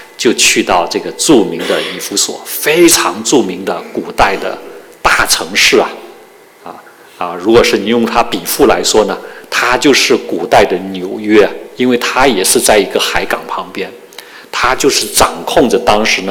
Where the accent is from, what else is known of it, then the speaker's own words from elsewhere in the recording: Hong Kong; 大家知道这个我是从香港来的